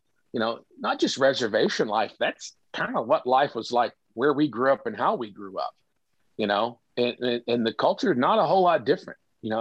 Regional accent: Kentucky, United States; moved away; But I grew up in Kentucky, and my mother's family were all horse people

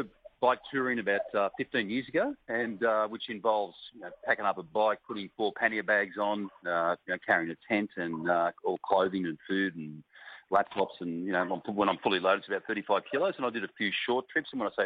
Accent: Griffith, New South Wales, Australia; I'm in Griffith, New South Wales, which is my hometown.

